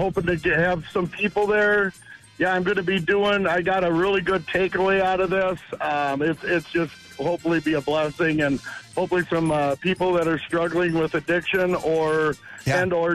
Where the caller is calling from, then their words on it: Willard, United States; from Willard.